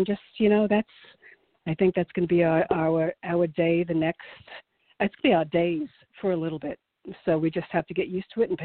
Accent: New York, United States; I mean, I'm a New Yorker. I've been here all my life.

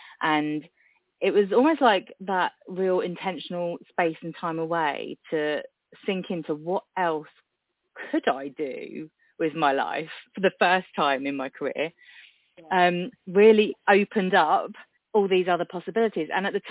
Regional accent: England, United Kingdom; now in Dover, United Kingdom; And so I'm in the southeast of England in a small town, closest point to France, actually, called Dover.

